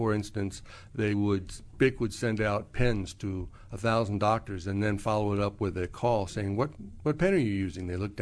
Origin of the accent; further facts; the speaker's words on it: Virginia, United States; I grew up here in Northern Virginia.